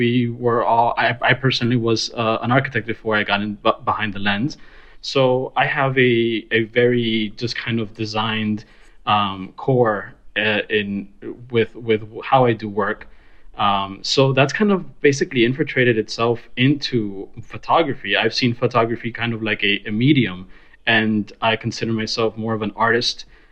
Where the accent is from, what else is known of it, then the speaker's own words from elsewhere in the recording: Miami, Florida, United States; We're originally from Miami, and I graduated like in 2006. Worked for a couple of years as a project manager at a design firm in Miami